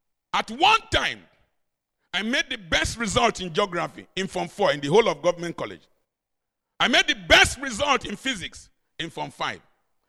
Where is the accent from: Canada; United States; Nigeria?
Nigeria; looking at me as a Nigerian, he wanted to underestimate me.